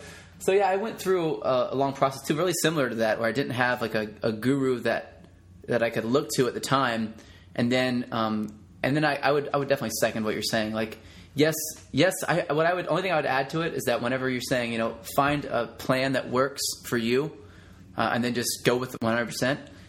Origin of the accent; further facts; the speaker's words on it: St. Augustine, Florida, United States; I grew up in St. Augustine, Florida, which is a small town.